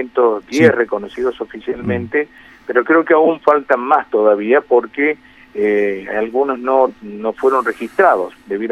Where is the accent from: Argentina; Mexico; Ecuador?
Argentina